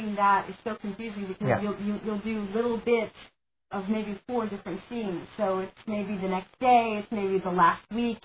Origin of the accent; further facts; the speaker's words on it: New York, United States; I'm a New Yorker, I took the subway.